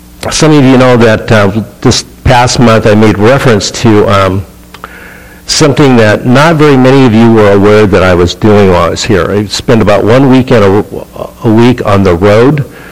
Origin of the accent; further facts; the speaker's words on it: California, United States; Number two, I'm from California. I'm not dressed to go to Baltimore in January.